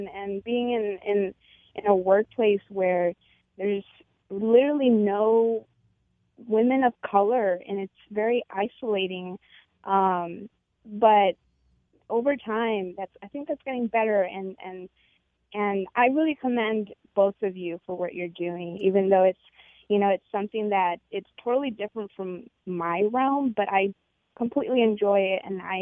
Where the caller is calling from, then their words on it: Madison, Wisconsin, United States; I'm calling from Madison, Wisconsin.